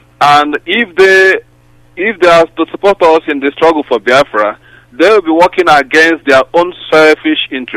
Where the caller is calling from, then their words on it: Canada; I'm calling from Canada.